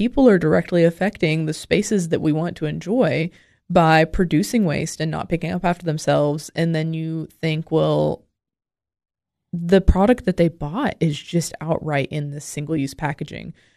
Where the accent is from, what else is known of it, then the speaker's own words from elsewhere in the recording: Tennessee, United States; So even though I grew up in Clay County, like, growing up in Tennessee, in small town Tennessee